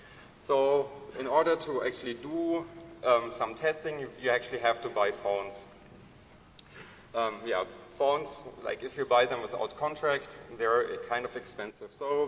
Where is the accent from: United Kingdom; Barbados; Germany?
Germany; because we are from Germany, Germany is in Europe, okay, Europe is, of course, in the world